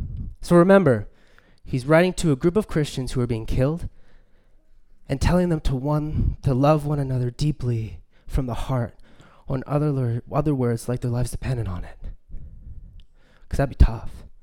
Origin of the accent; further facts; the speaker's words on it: Winnipeg, Manitoba, Canada; I'm from Winnipeg